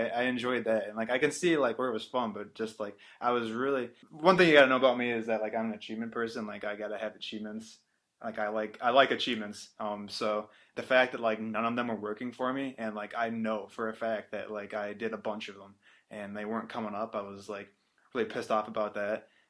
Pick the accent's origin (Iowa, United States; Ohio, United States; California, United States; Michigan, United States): Michigan, United States; So, being raised and growing up in Michigan, where there's lots of hockey, I just said, hey, I want to buy NHL 3-on-3 Arcade, or whatever that game is.